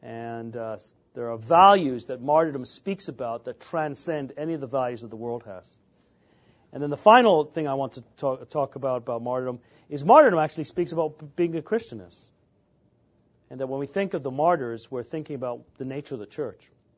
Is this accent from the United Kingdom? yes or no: yes; England, United Kingdom; when I was growing up in England